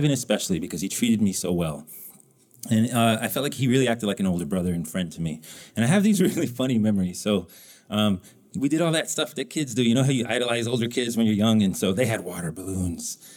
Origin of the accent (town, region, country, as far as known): New Mexico, United States; born or raised there